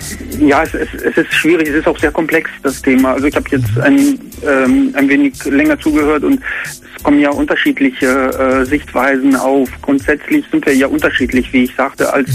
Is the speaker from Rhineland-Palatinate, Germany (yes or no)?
yes; Neuwied, Rhineland-Palatinate, Germany; Ja, ich bin 30, ich komme aus Neuwied.